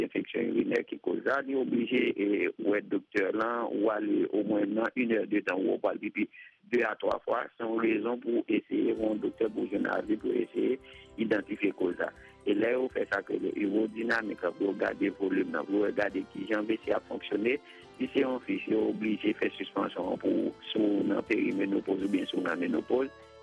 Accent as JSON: {"language": "French", "country": "Haiti", "said": "en tant qu'haïtien"}